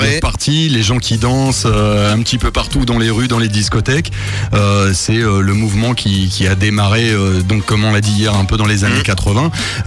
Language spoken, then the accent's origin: French; Paris, Île-de-France, France; Je parle parce que je suis parisien.